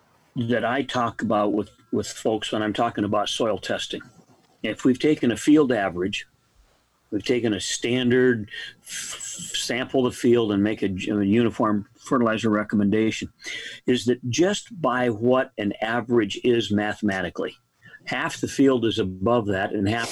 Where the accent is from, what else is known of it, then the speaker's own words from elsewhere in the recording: Michigan, United States; moved away as an adult; I grew up in Michigan, but I moved out west when I started graduate school, and I've been out west my whole career